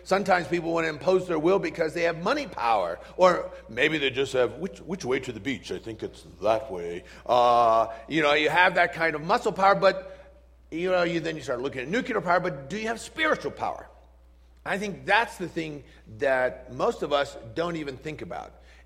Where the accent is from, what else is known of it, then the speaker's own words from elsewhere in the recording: Washington, D.C. area, United States; When I was a kid growing up outside Washington, D.C., we were not allowed to cross the district line.